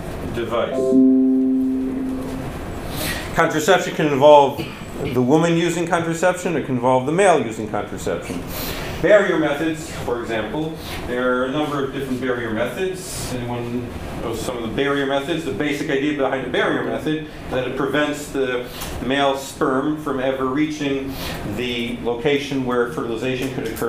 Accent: Detroit, Michigan, United States; So I'm actually originally from Detroit, so for you Midwesterners, so we can come around together.

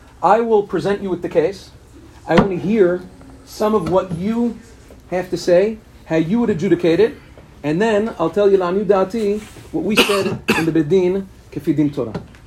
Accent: Queens, New York, United States; I'm from Queens, New York.

